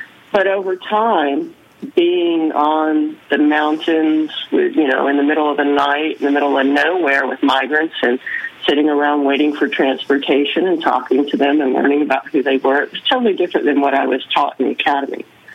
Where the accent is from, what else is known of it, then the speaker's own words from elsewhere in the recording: Alabama, United States; but basically, I grew up in Alabama, and my family was rife with brutality and abuse.